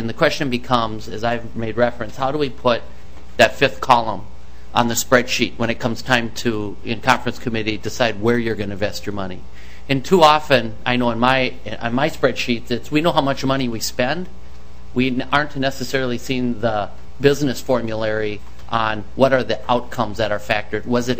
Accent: Mountain Lake, Minnesota, United States; I grew up in Cottonwood County back in Mountain Lake, Minnesota

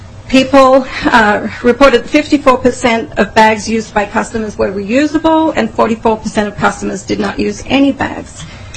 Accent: Australia; I'm from Australia

